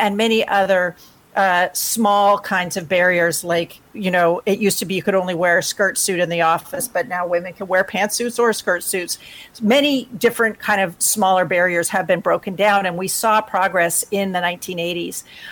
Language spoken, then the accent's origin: English; United States; now in Canada; And I'm an American. I live in Canada. I'm an immigrant to Canada.